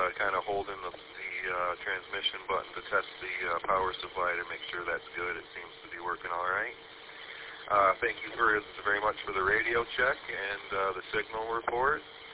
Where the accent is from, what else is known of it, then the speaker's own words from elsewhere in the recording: Saginaw, Michigan, United States; All right, Lee … I'm from Saginaw, coming at you from the Saginaw repeater.